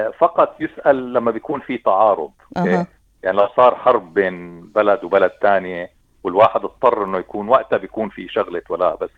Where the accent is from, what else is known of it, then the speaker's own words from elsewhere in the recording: Palestine; انا متعود كفلسطيني